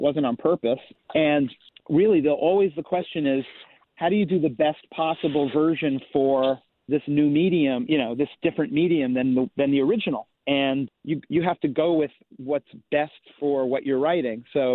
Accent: New York City, New York, United States; I grew up in New York City, where I heard little, you know, Afro-Cuban percussion trios and quartets in the park just playing, or, you know, Spanish music.

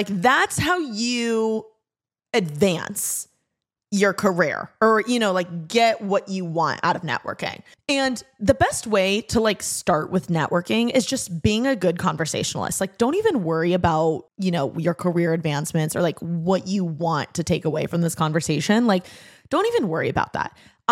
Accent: Midwest, United States; I'm a Midwesterner.

